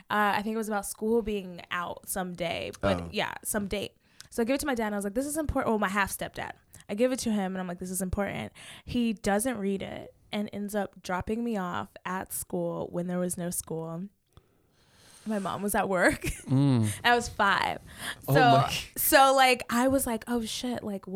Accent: Kemp, Texas, United States; So all like kind of North Texas, but like outside in the southern town called Kemp. which is super duper small.

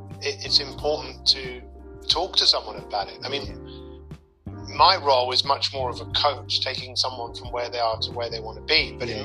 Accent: Hampstead, London, United Kingdom; I grew up in northwest London, which is even just as beautiful. You know, I grew up in Hampstead. Hampstead Garden Suburb is one of the most affluent areas on earth. Middle class family.

